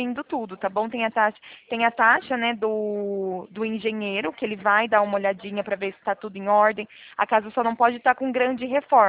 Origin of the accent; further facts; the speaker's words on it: São Paulo, Brazil; Não sou de Assis, infelizmente, sou daqui de São Paulo.